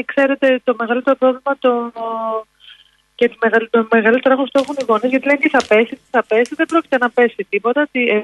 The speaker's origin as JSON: {"language": "Greek", "town": "Thessaloniki", "region": "Central Macedonia", "country": "Greece", "said": "Ως Θεσσαλονικιά μου αρέσει η θάλασσα"}